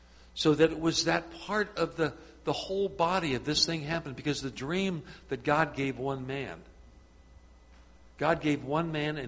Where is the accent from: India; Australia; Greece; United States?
United States; California; I'm from Southern California. Who wants to go there?